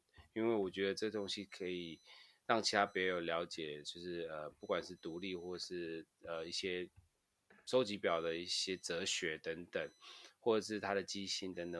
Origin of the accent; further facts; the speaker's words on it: Taiwan; 本身为台湾人，我也觉得是个台湾之光